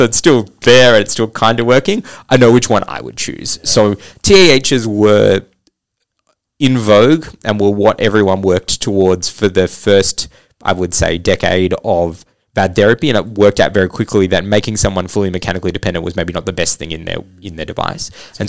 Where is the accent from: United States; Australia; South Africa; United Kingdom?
Australia; one of the things that I love about being an Australian in this field is that we really punch above our weight in terms of research and development